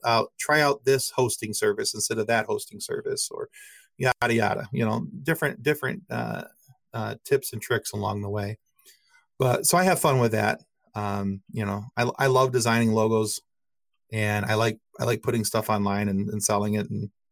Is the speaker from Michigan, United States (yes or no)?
yes; Michigan, United States; hey, I'm a guy from Michigan